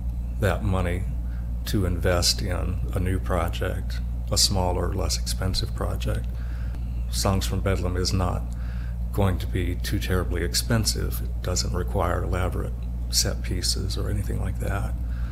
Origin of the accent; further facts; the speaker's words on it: Louisville, Kentucky, United States; I grew up in Louisville seeing plays at Actors Theater and the Humana Festival.